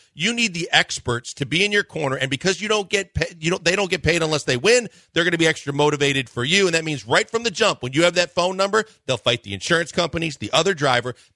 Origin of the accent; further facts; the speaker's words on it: Midwest, United States; growing up in the Midwest, and we had enough of the honey glazed growing up